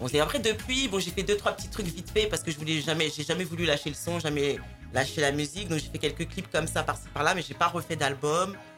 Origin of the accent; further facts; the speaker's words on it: France; Je suis née en France, j'ai grandi en banlieue.